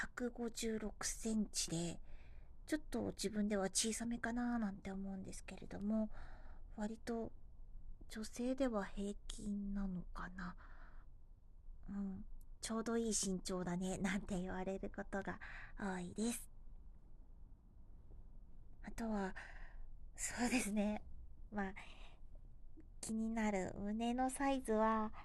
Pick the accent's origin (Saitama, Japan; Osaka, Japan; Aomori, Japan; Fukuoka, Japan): Saitama, Japan; あまりこう埼玉出身なので、あまりこう車っていうのに馴染みがないんですけれども